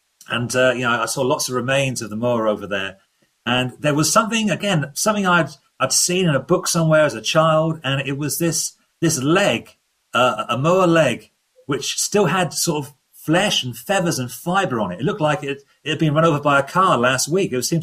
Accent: England, United Kingdom; growing up in England here

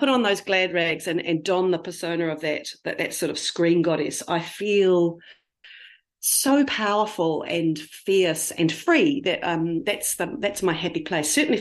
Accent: Gisborne, New Zealand; I think my photos on the wall of the Emerald Hotel in Gisborne, in Te Rāwhiti, my hometown.

